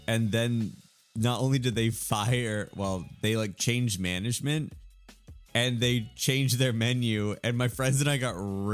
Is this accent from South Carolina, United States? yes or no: yes; South Carolina, United States; I am from South Carolina. And that is... I grew up in South Carolina. I went to college in Georgia. I lived in North Carolina before I moved out here.